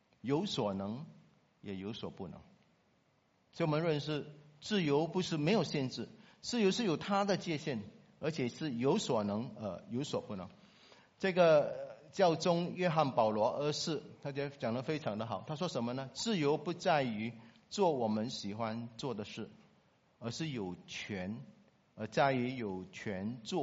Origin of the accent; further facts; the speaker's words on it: Singapore; 特别是我们新加坡人非常忙碌的工作哈